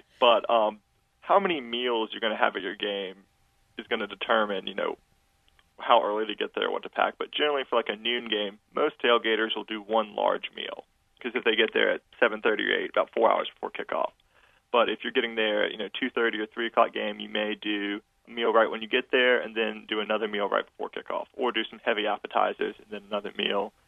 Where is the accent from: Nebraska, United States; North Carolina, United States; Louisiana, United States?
North Carolina, United States; Charlotte; I grew up in Charlotte, but I actually went to the University of Wisconsin for college.